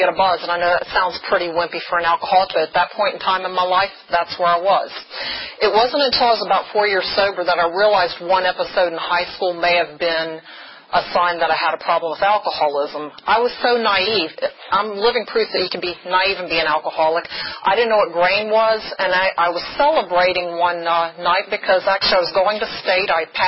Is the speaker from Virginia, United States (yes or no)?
yes; Virginia, United States; And usually, I'm from Botetourt County, actually